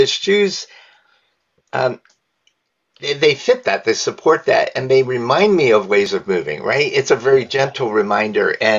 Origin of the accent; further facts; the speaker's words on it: New York, United States; Because I grew up near Oswego, New York, the shoes I'm wearing, by the way. That I love that. I grew up 11 miles from Oswego.